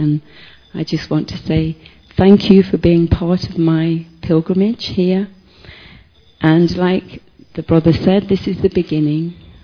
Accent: Scotland, United Kingdom; I am from Scotland in the United Kingdom.

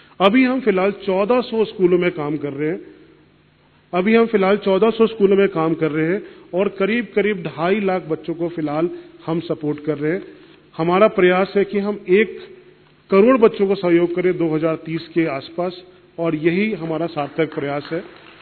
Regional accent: Bihar, India; मैं मूलतः बिहार से रहने वाला हूं

